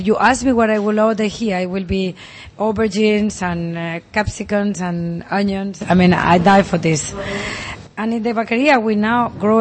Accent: Alicante, Valencian Community, Spain; English is a second language; also born or lived in Castile; And my mother was from Asturias, but I always live here. I mean, I'm 54, and I live 50 years in Alicante

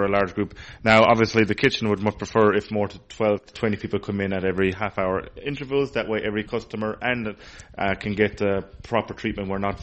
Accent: Munster, Ireland; I am from County Clare, which is about two... technically, we're in Galway at the moment because we're across the bridge. So we're one county down from Galway is County Clare

